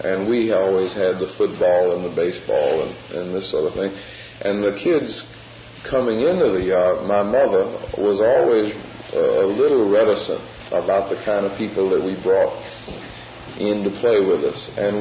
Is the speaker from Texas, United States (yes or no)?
no; New Orleans, Louisiana, United States; I grew up in New Orleans, and well, my father was a dentist. But we lived in a neighborhood where there were very few Negro families.